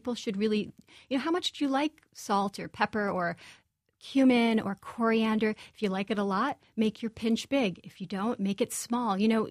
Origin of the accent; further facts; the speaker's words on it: Brooklyn, New York, United States; My book is completely American. I grew up in Brooklyn.